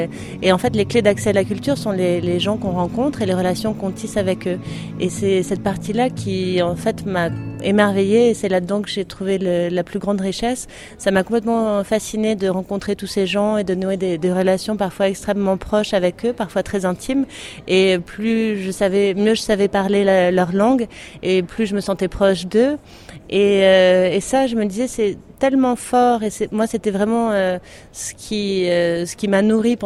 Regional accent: Puy-Saint-Vincent, Provence-Alpes-Côte d'Azur, France; Je viens moi-même d'un petit village des Hautes-Alpes, puisque je suis née, j'ai grandi à Puy-Saint-Vincent, et mes grands-parents paternels étaient agriculteurs.

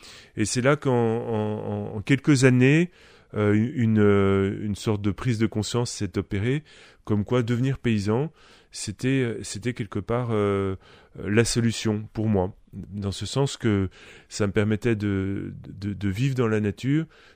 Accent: Paris, Île-de-France, France; born there; je suis né à Paris, mais j'étais un gamin qui détestait la ville

